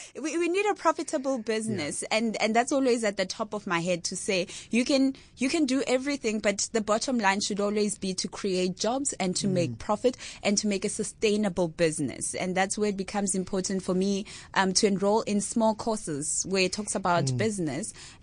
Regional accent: Kagiso, Gauteng, South Africa; now in Cape Town, South Africa; Okay, so originally I'm from Johannesburg in Kagiso, the West Rand.

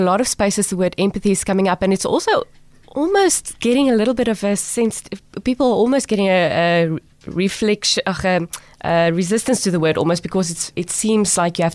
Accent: Free State, South Africa; born there; I was born in the Free State in a very conservative Afrikaans family.

